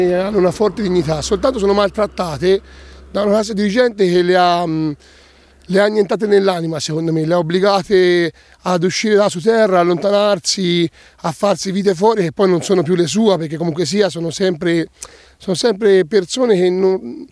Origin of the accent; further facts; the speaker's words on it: San Quirico d'Orcia, Tuscany, Italy; Da San Quirico d'Orcia, ma abito a Montalcino. Sono italiano da 36 anni, credo, soprattutto toscano, specifichiamo perché comunque sia, siamo molto campanilistici noi da Toscana